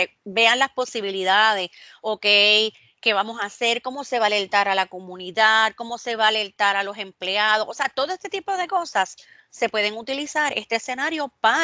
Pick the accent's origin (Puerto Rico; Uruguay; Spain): Puerto Rico; a lo largo de nuestra historia como puertorriqueños